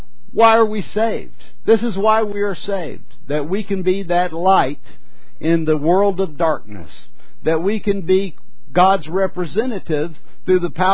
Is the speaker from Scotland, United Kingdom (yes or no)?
yes; Scotland, United Kingdom; being the Scotsman I am, right?